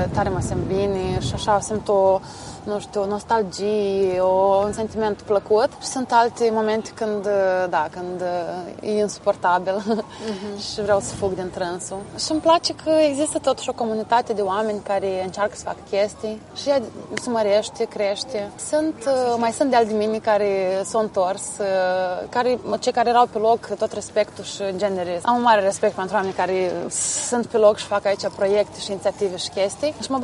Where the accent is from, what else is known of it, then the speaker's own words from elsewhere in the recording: Moldova; accent: Moldovan; also born or lived in Romania; eu am trăit mulți ani în România, mai exact 12, am făcut acolo școala. Și toată viața am încercat să mă debarasez de accentul meu de moldoveancă